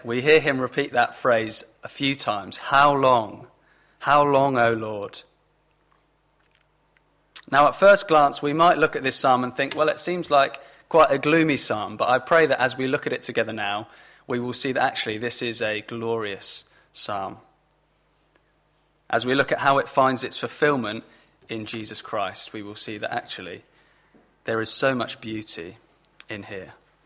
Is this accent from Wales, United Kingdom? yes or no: no; Tilehurst, South East England, United Kingdom; I've lived in Reading for my whole life. I turned 30 at the end of last year, so 30 years in Reading. I grew up in Tilehurst. Moved to Calcot 4 years ago.